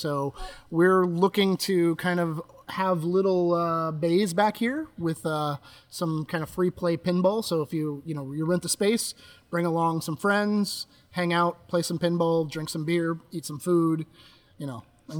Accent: Kansas, United States; also born or lived in South Carolina; now in Chicago, United States; So we grew up in Kansas.

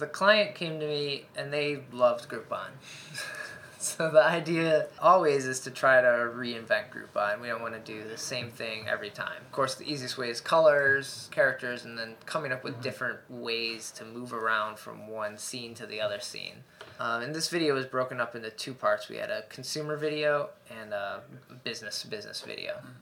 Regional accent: United States; And so as an American who does everything online, orders tickets, books flights, travels

